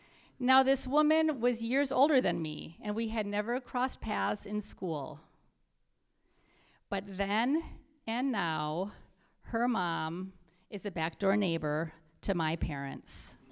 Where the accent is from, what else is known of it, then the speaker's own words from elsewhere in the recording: New London, Wisconsin, United States; So I said, I'm from Wisconsin near Milwaukee. She says, oh, well, I'm from a town near Appleton. And I think to myself, we're getting warmer. So I say, well, actually, I'm from a town, the town I'm from is just outside of Appleton, and it's called New London.